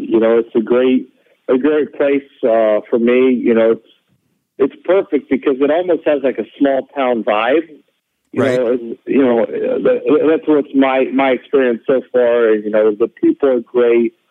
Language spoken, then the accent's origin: English; Greece; growing up in Greece and playing a bunch of different sports